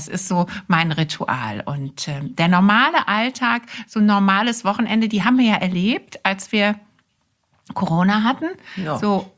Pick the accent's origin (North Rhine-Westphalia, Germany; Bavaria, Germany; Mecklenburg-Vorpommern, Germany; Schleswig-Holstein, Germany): North Rhine-Westphalia, Germany; Wuppertal; born there; ich bin im Wuppertal geboren. Das ist keine schlechte Stadt, aber auch keine.